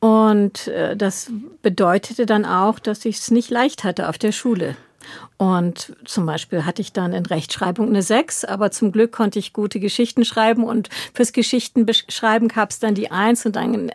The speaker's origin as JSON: {"language": "German", "country": "India", "moved": "yes", "said": "Und als ich dann mit 18 nach Indien zurückkehrte, meine alte Heimat"}